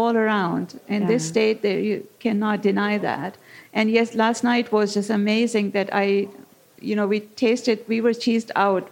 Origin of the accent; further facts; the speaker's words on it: Pakistan; now in United States; growing up in Pakistan.